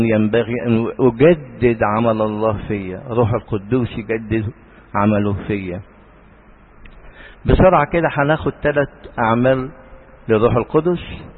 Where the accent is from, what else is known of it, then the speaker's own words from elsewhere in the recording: Egypt; أنا مصري،